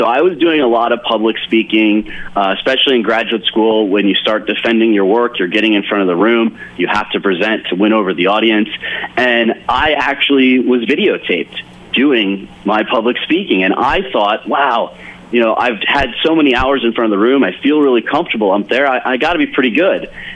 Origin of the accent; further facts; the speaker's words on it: Detroit, Michigan, United States; I grew up in Detroit. I did not come from a wealthy family, as I said, a single father.